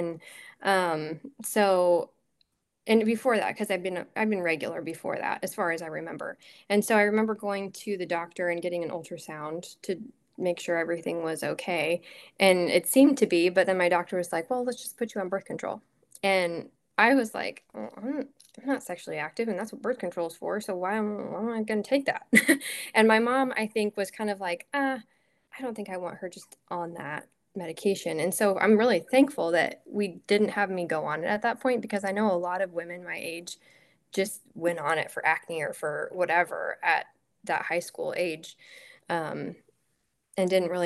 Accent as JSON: {"language": "English", "region": "Midwest", "country": "United States", "said": "And I mean, we're from the Midwest. It's like we have casseroles all the time."}